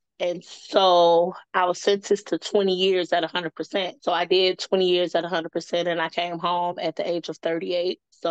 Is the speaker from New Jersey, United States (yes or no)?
no; Chicago, Illinois, United States; Okay, so I'm from Chicago, and at the age of 18, I was incarcerated.